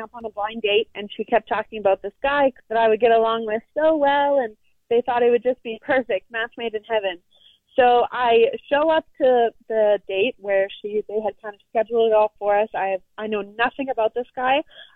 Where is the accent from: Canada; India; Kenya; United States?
Canada; Lumsden, Saskatchewan; I grew up in Lumsden, tiny town in Saskatchewan, and, everyone's a cousin.